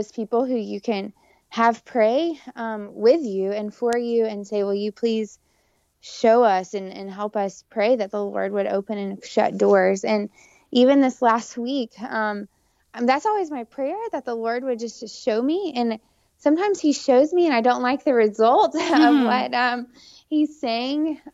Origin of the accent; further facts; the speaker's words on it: Chattanooga, Tennessee, United States; Both John Mark and I grew up in Chattanooga. Both of our parents are here.